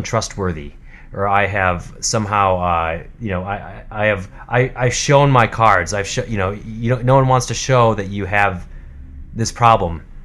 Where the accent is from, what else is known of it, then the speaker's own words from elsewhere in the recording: Wisconsin, United States; I think, you know, growing up in Wisconsin, it's very normal to have a beer at lunch.